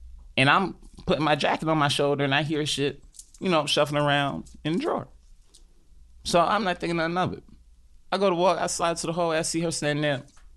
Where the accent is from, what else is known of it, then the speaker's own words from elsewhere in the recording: New York City, New York, United States; Yeah, I'm from Harlem.